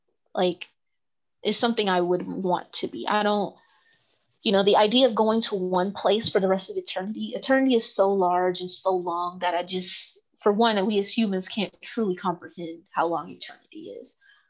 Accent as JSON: {"language": "English", "town": "Fairburn", "region": "Georgia", "country": "United States", "tie": "born or raised there", "said": "Is I came from the South. I grew up in South Atlanta, small town of Fairburn, Georgia, and it's a very religious area. They're very Christian."}